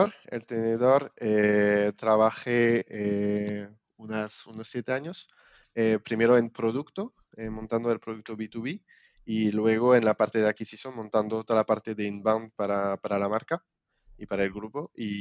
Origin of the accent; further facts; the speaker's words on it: France; Spanish is a second language; moved away as an adult; now in Spain; como se escuchará por mi acento, yo vengo del otro lado de los Pirineos. Llevo unos 6-7 años aquí en España